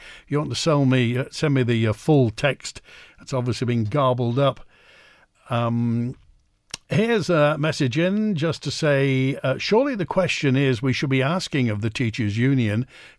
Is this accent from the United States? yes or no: no; Poland; accent: Polish; English is a second language; I speak English as a second language. I'm married to an Englishman. But is it my Polish accent that's something to do with this?